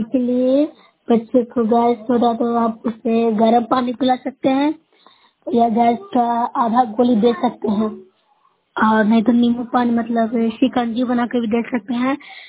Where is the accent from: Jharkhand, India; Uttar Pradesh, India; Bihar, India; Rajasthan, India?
Bihar, India; Noorsarai; मैं नूरसराय ब्लॉक से हूँ, जिला नालंदा की निवासी हूँ।